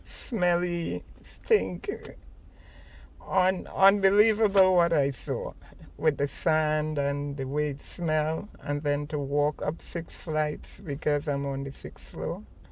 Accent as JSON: {"language": "English", "town": "Charlotteville", "region": "Tobago", "country": "Trinidad & Tobago", "lives_now": "New York, United States", "said": "I am originally from Charlotteville in Tobago in the Caribbean. Rockaways reminded me a lot of Tobago, where I was born, because it's a seaport."}